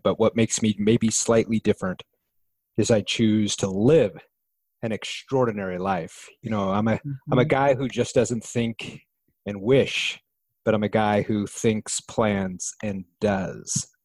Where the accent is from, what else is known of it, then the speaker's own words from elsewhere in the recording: Reno, Nevada, United States; When I grew up as a kid in Reno, Nevada, I used to think that it was the most special place in the world to be